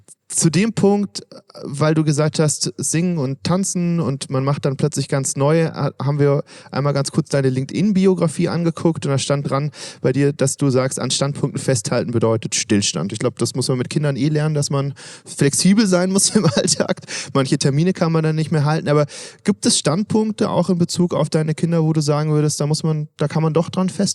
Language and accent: German; Baden-Württemberg, Germany; auch ich komme aus Schwaben